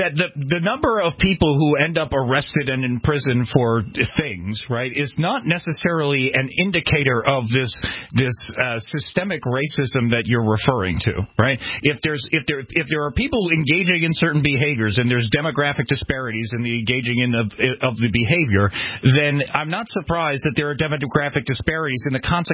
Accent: New York, United States; I'm from Long Island, and if you go out to Mastic, it's not the nicest of places

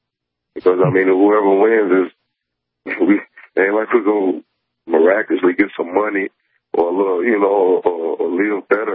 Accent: Mississippi, United States; Like I said, I'm from Mississippi.

